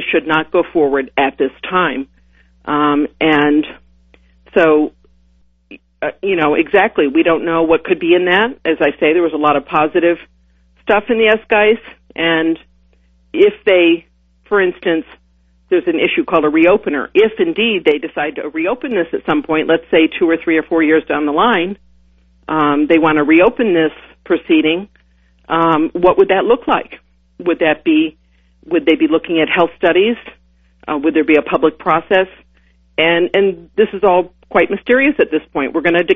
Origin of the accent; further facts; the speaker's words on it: Ithaca, New York, United States; And while I'm from Ithaca, I always like to remind people that I represent all of Tompkins County and most of Cortland County.